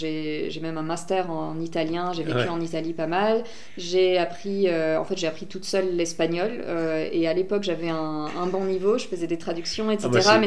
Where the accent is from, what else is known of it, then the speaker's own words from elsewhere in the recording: Toulouse, Occitanie, France; also born or lived in Landes; j'ai beaucoup vécu à Toulouse, enfin j'ai grandi à Toulouse aussi.